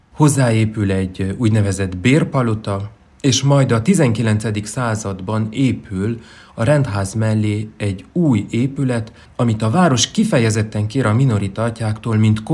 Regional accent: Sfântu Gheorghe, Covasna, Romania; Én Sepsiszentgyörgyön nevelkedtem, egy nővérem van.

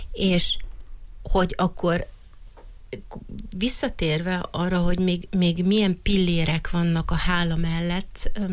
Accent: Târgu Mureș, Mureș County, Romania; és azóta ott élek, ott érettségiztem, ott jártam az egyetemet, és ott végeztem a továbbképzéseimet. Itt születtem Marosvásárhelyen.

